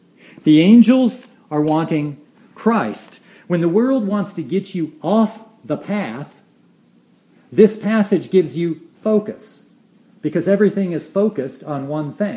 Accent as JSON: {"language": "English", "country": "United States", "said": "Because I'm American, and you guys, Chinese"}